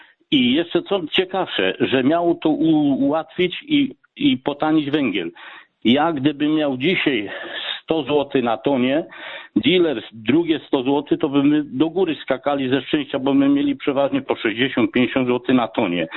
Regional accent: Żabno, Lesser Poland, Poland; bo się pomyłkowo połączył ja z Żabna i oni z Żabna, do Nowego Korczyna

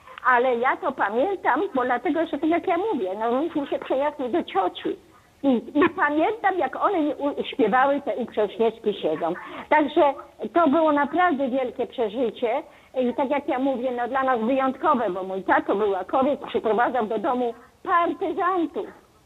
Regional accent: Starachowice, Świętokrzyskie Voivodeship, Poland; Ja jestem ze Starachowic.

